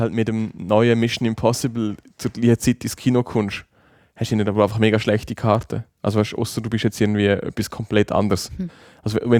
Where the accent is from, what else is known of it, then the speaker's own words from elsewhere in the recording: Basel, Basel-Stadt, Switzerland; Wir sind ja beide aus Basel gewesen.